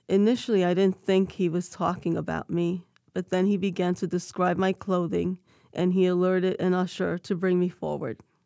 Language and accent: English; New York City, New York, United States; I was born and raised in New York City.